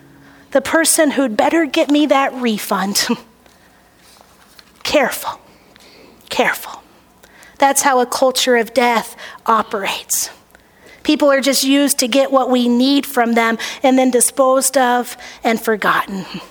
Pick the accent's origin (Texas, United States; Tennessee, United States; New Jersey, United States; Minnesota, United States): Texas, United States; Growing up in Texas, I often heard the term spoken of our Hispanic neighbors